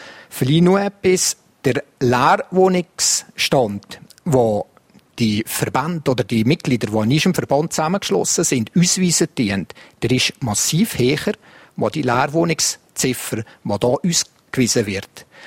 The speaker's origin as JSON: {"language": "German", "region": "Valais", "country": "Switzerland", "tie": "born or raised there", "said": "Mit anderen Worten, ich bin im Wallis aufgewachsen."}